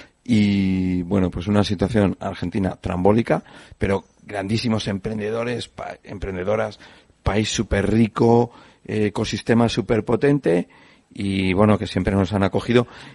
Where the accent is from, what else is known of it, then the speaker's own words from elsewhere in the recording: Castile and León, Spain; Escucha, yo vengo de Castilla y León.